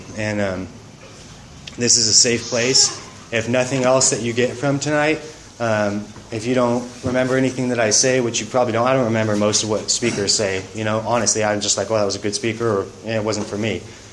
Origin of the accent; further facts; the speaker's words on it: Santa Maria, California, United States; So, I was born and raised in Santa Maria. My father moved here from Long Beach.